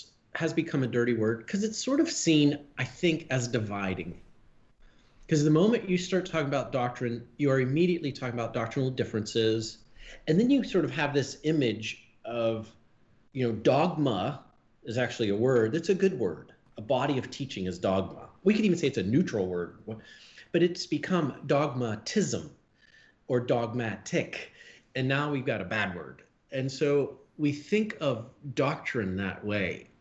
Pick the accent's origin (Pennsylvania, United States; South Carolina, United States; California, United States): Pennsylvania, United States; Pittsburgh; I grew up in Pittsburgh in the 70s. How could I not be? I had to be a clandestine Steelers fan when I was in Lancaster because all those Eagles fans are just, they'll kill you. But no, now that I'm down here